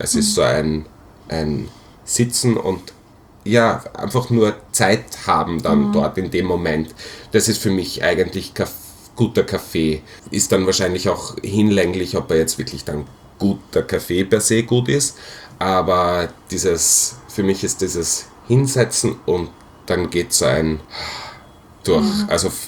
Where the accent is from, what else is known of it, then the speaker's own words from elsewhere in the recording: Graz, Styria, Austria; moved away; also ich komme aus Graz, würde glaube ich nicht mehr nach Graz zurückgehen